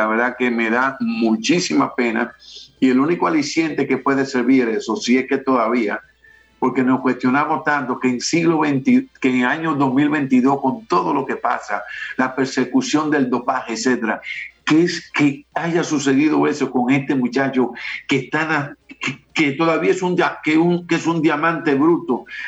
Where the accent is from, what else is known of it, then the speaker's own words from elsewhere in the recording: Dominican Republic; Ya como dominicano, quizá ahora entienden lo que han querido ponerle unos misiles a Pedro Martínez